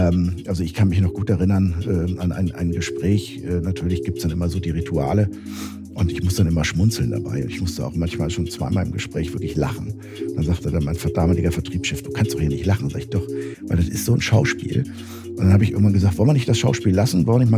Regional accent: Göttingen, Lower Saxony, Germany; Und dann auch außerhalb meiner Heimatstadt Göttingen.

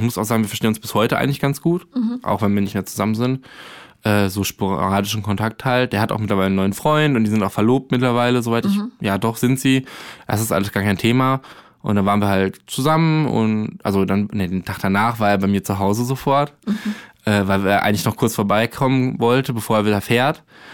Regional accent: Arnsberg, North Rhine-Westphalia, Germany; Also ich komme aus der Nähe von Soest und eher so Arnsberg.

